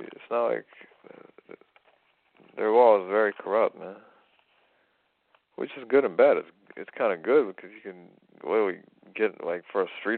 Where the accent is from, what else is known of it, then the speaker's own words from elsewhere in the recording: United States; But no, man, I'm an American, and I'm American / Russian, and I just much rather, stay in America